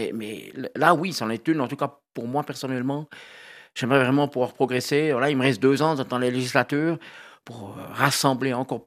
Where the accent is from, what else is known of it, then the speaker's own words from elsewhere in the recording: Jura, Switzerland; Ce matin, voilà, ça fait 12 heures et presque 20 minutes qu'on est jurassien, donc ça, c'est merveilleux.